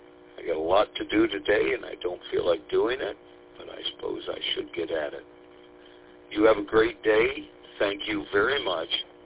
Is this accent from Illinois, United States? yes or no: no; Lapeer, Michigan, United States; now in Clearfield, United States; I was raised in Lapeer, Michigan. My parents still live there. Where I'm at now, it's quite mountainous.